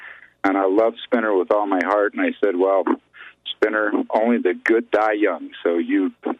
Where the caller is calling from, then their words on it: Colorado, United States; I'm calling from Colorado.